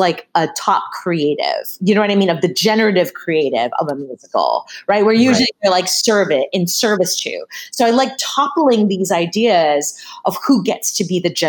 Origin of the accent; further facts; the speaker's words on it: Massachusetts, United States; because I grew up in Massachusetts